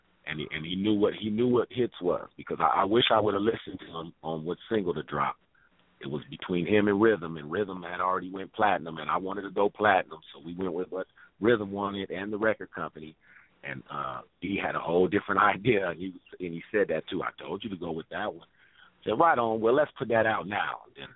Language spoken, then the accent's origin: English; San Pedro, California, United States; We from being from the inner city, that our era, we did everything. You know what I'm saying? I'm from San Pedro, so I can surf.